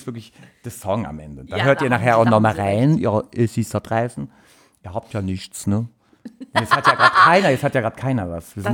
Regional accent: Delmenhorst, Lower Saxony, Germany; es gab, ich glaube, 1997 oder so war es, ein Hochwasser in Delmenhorst, wo ich herkomme.

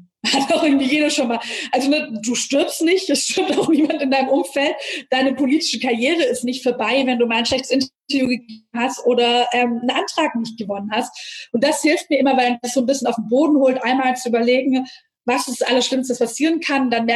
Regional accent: Nürtingen, Baden-Württemberg, Germany; ich bin in Nürtingen aufgewachsen

